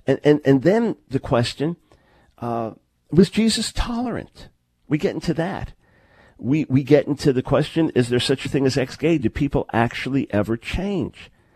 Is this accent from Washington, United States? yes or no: no; New York, United States; also born or lived in Manhattan; And I am a New Yorker, after all, born and raised in New York, born in Manhattan, raised on Long Island.